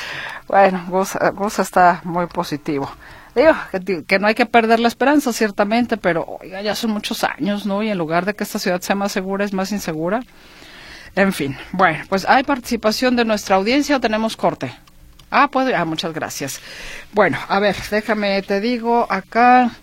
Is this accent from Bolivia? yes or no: no; Mexico; darse cuenta de cómo somos los mexicanos vistos desde la óptica de un extranjero